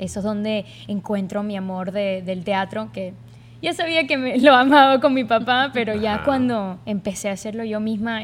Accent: Miami, Florida, United States; born there; Nací en Miami, sí.

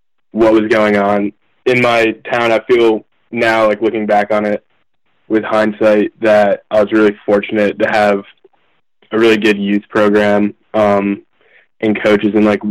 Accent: Bronxville, New York, United States; that's pretty similar to my hometown in New York, Bronxville.

